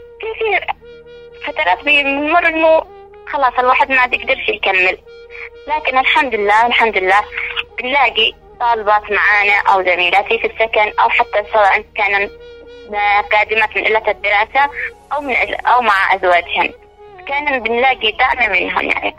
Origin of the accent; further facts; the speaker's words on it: Yemen; أنا كطالبة يمنية مثلت بلادي على أحسن ما يرام